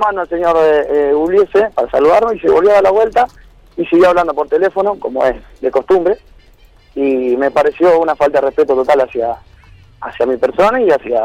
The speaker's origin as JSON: {"language": "Spanish", "town": "San Genaro", "region": "Santa Fe", "country": "Argentina", "said": "yo soy de San Genaro."}